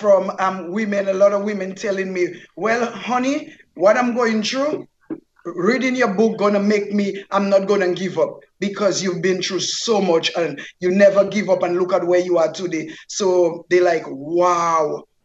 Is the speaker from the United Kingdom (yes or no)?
no; Dominica; now in United States; I'm from Dominica, the West Indies, the Caribbean.